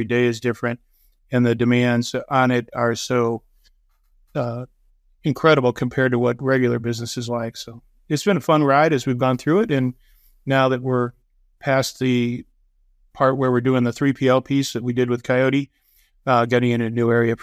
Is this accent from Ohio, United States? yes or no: yes; Cleveland, Ohio, United States; I grew up in Cleveland, Ohio.